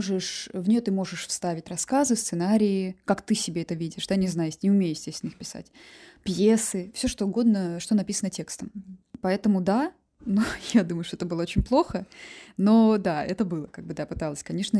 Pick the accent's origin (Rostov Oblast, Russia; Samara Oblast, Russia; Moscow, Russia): Samara Oblast, Russia; Samara; now in Saint Petersburg, Russia; Да, я из Самары.